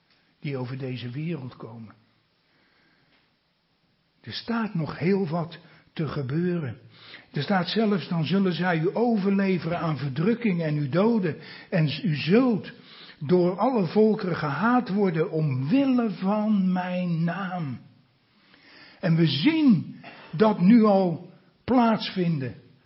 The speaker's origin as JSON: {"language": "Dutch", "country": "Netherlands", "said": "En dat we opeens als Nederlanders, opeens s'avonds de deur niet meer uit mochten."}